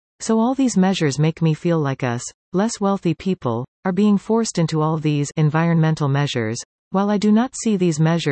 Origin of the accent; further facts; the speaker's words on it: Canada; As a Canadian citizen, I have the right to live in a safe environment, and there is nothing by law that prohibits car ownership.